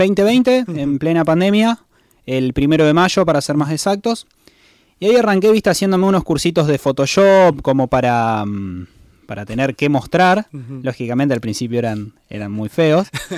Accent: Santa Fe, Argentina; Y soy santafesino, ustedes por lo que estuvimos charlando recién son igual que yo, Santa Fe es una ciudad muy pasional

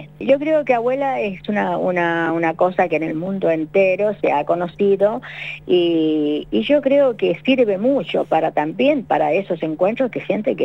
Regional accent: Temuco, Araucanía, Chile; born there; Sí, yo nací en Temuco.

